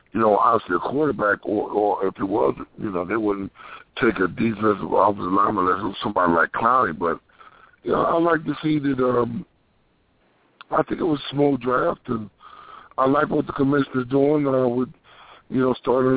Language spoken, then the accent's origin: English; Arkansas, United States; I'm from Arkansas.